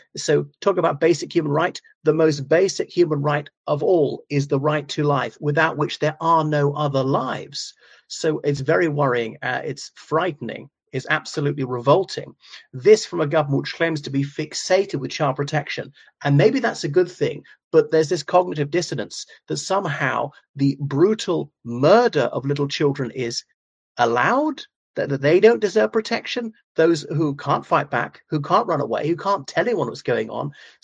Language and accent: English; Ireland; from Ireland.